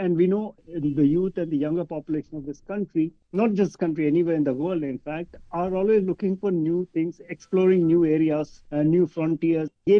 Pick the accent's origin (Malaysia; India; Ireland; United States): India; English is a second language; And India has, even from ancient times, we are known from the Gurukul kind of system of study